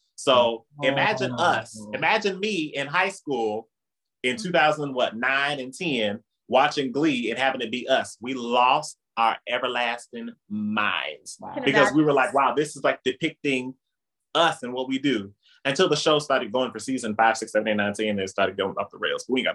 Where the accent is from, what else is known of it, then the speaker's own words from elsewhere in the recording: Indianapolis, Indiana, United States; I'm from Indianapolis, Indiana. We're known for our corn. I grew up here in the Midwest.